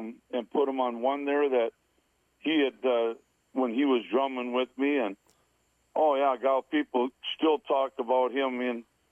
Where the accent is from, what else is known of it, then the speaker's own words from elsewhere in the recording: Lake Benton, Minnesota, United States; also born or lived in Tyler; I'm a Lake Benton native from being born till current. I've never moved away from the nest, I guess. I was born in Tyler, Minnesota, our bordering town where they had the hospital